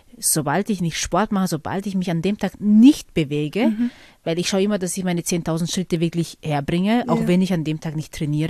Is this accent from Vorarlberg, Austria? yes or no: yes; Vorarlberg, Austria; Ja, genau, ich bin in Vorarlberg aufgewachsen.